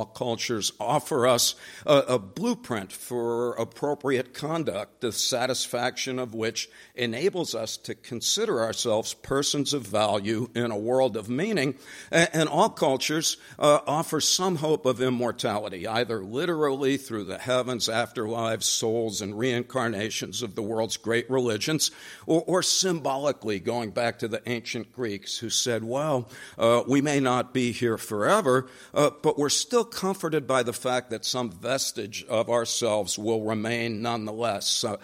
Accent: New Jersey, United States; I grew up in New Jersey. I have a lot of these.

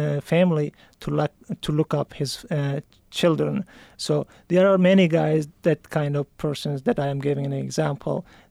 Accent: Afghanistan; I am from Afghanistan. I grew up in northern Afghanistan.

